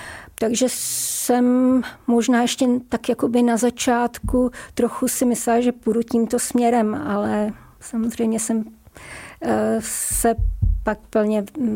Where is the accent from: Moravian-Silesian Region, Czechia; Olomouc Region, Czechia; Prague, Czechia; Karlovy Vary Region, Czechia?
Prague, Czechia; tím, že jsem byla z Prahy, takže jsem nikdy nebydla na koleji